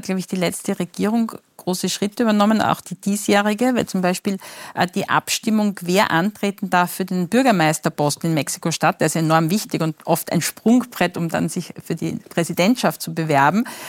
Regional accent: Austria; Das können wir als Österreicher und unsere österreichischen Betriebe auch sehr gut.

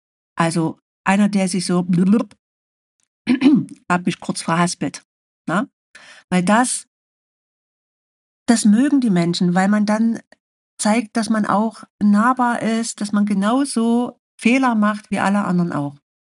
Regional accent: Saxony, Germany; accent: Saxon; ich spreche Sächsisch, ist meine Muttersprache. Und das hört man, das wird man auch immer hören.

